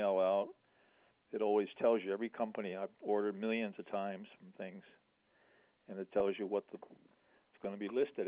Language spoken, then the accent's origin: English; Long Beach, California, United States; I'm from Long Beach, by the way, so I know pretty much LA.